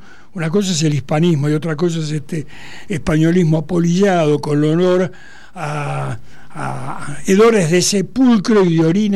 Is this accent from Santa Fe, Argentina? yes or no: no; Apóstoles, Misiones, Argentina; Yo soy de al lado. Yo soy de Apóstoles de Misiones.